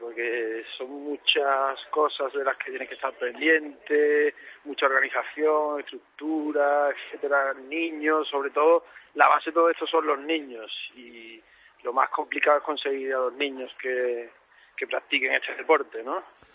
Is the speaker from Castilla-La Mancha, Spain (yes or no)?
no; Seville, Andalusia, Spain; yo soy de Sevilla.